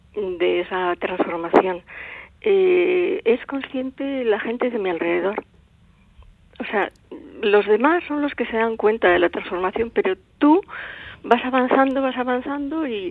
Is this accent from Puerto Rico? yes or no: no; Basque Country, Spain; accent: Basque; querían mi acento vasco.